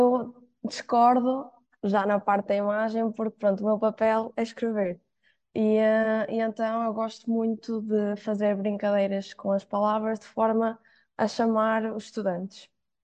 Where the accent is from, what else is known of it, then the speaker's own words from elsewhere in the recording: Aveiro, Portugal; sou aqui do Oliveira das Mães, sou aqui da Aveiro